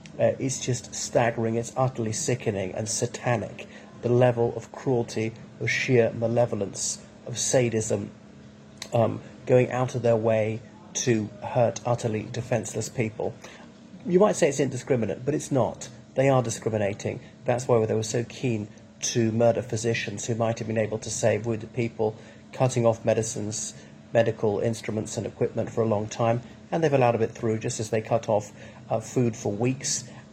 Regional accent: Ireland; from Ireland, so welcome back to my channel.

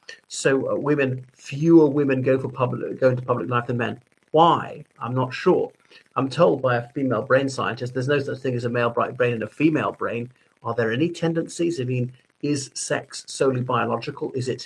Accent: Ireland; from Ireland.

